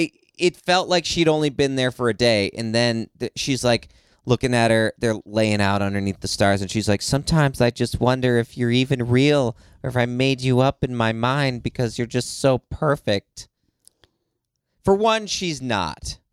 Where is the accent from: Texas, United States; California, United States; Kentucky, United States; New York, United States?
Kentucky, United States; I'm from Kentucky. Kentucky.